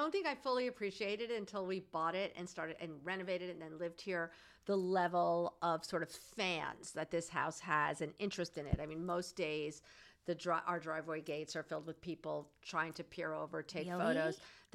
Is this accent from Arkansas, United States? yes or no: no; Hamptons, New York, United States; that's what I remember from my childhood growing up in the Hamptons.